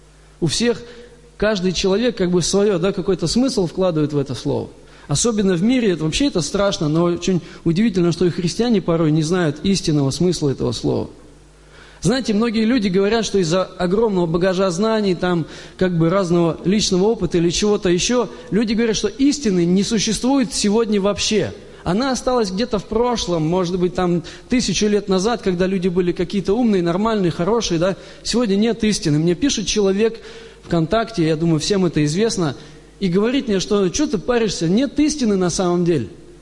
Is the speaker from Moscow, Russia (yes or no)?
no; Smolensk, Smolensk Oblast, Russia; Приехал из Смоленска, из Смоленской области точнее.